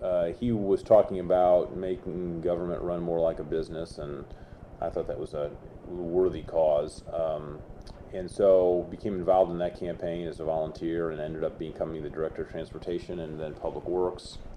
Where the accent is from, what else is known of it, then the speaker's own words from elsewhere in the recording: Chicago, Illinois, United States; I grew up in Chicago, Illinois, or northern suburb of that. My father was a banker. My mother, school board president.